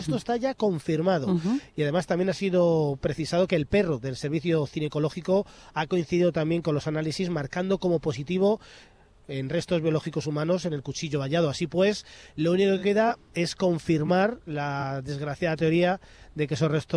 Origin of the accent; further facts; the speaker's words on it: Community of Madrid, Spain; Imagínate a nosotros que somos de la Comunidad de Madrid